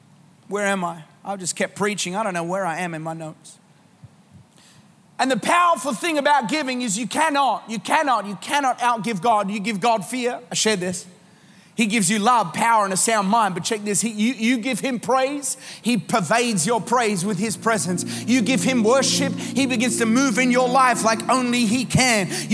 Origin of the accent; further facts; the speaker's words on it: Australia; But so being an Australian